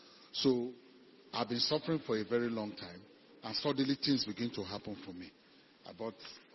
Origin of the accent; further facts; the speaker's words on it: Jos, Plateau, Nigeria; I'm from Jos, I'm a pastor.